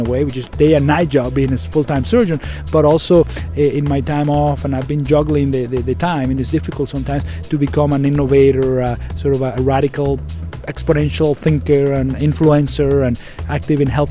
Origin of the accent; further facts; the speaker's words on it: Venezuela; I come from Venezuela